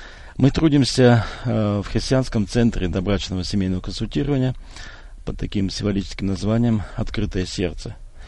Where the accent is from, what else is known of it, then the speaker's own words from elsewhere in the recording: Russia; мою супругу Елена, мы приехали из России, здесь находимся в гостях, и мы живем в самом сердце, в самом центре России, в Сибири, в городе Омске.